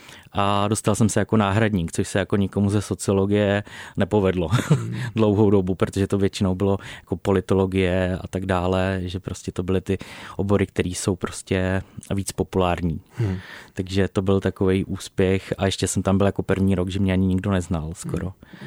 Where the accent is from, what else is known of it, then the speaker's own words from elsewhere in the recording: Tetín, Central Bohemian Region, Czechia; Od malička v Tetíně. Pak jsem byl chvilku v Hradci Králové, bydlel s přítelem asi 2 roky a pak jsme zjistili, že prostě ta vesnice a ten Tetín je pro nás jako asi lepší místo